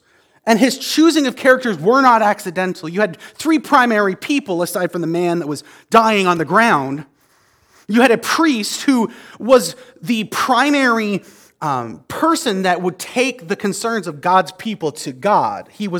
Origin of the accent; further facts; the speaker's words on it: Canada; I'm a Canadian, so I don't actually know how most